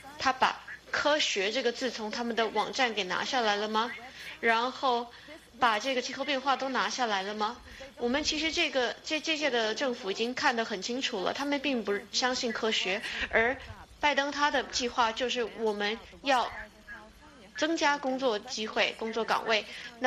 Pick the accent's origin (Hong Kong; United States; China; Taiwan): United States; California; 包含我的老家加州都正在燃烧